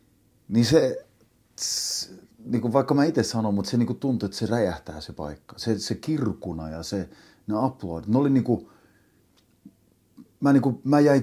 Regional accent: Märsta, Stockholm County, Sweden; Sitten siellä Märstässä, missä mä olen syntynyt ja kasvanut

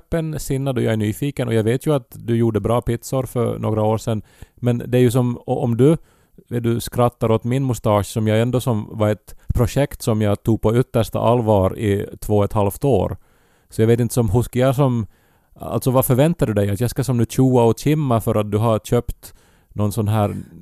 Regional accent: Esse, Ostrobothnia, Finland; när jag var hemma i Esse en gång

